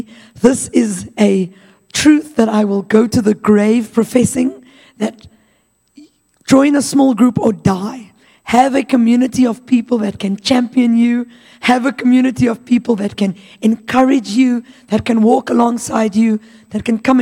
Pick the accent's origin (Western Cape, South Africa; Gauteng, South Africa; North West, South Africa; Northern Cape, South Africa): Gauteng, South Africa; Pretoria; and I am sort of from Pretoria. My parents live here.